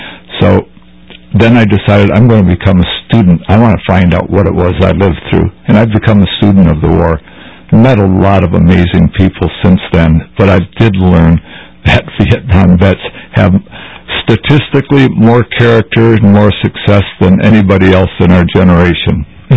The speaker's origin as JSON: {"language": "English", "town": "Detroit", "region": "Michigan", "country": "United States", "said": "Originally, I'm from Detroit."}